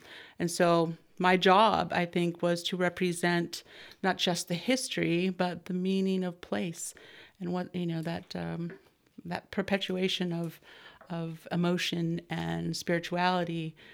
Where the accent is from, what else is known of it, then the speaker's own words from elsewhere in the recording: Hoonah, Alaska, United States; I was born and raised in Huna and raised my family there as well.